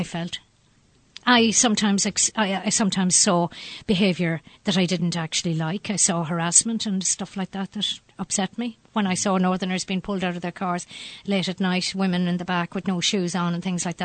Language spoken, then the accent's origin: English; Carrickmacross, County Monaghan, Ireland; I came from Carrick and Cross to Dublin and I was so busy coping with Dublin and being self-conscious in Dublin